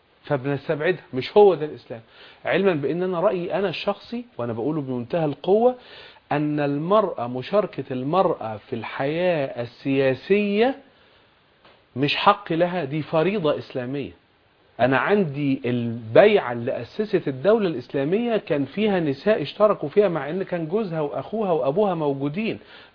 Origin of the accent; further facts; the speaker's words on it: Egypt; انا زي حضرتك بالضبط، ما انا الا مصري وما انت الا مصرية